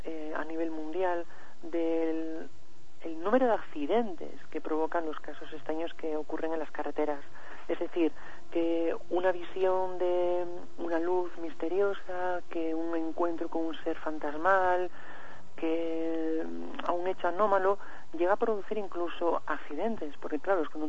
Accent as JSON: {"language": "Spanish", "town": "San Sebastián", "region": "Basque Country", "country": "Spain", "tie": "born or raised there", "said": "de San Sebastián, de mi ciudad, creo que es el único caso que menciono que realmente sucedió en mi tierra"}